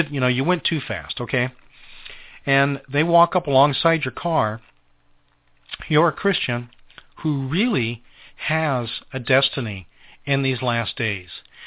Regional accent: Tempe, Arizona, United States; also born or lived in Mesa, United States; I was raised in Tempe. I lived a great deal of my years in Mesa.

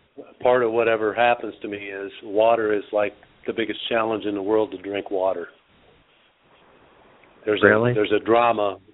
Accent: Austin, Texas, United States; from Austin, Texas.

